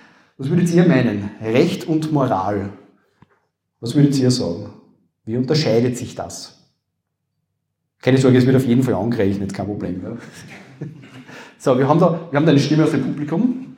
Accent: Upper Austria, Austria; accent: Upper Austrian; man hört das an meinem Akzent, glaube ich, ganz gut, wie gesagt, Oberösterreich

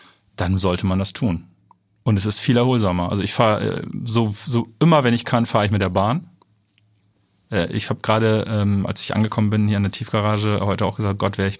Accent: Lower Saxony, Germany; Ich komme aus der Nähe von Oldenburg in Niedersachsen.

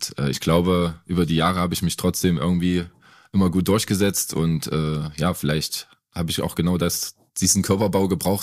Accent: East Germany, Germany; bei uns im Osten ging das eigentlich immer in der Jugend los mit Fußballtennis

